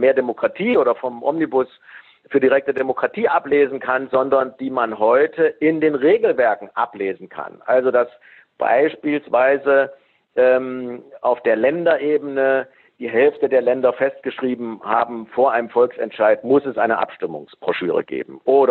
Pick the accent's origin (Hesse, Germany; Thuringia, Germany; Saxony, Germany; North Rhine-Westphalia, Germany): Thuringia, Germany; ich bin Thüringer.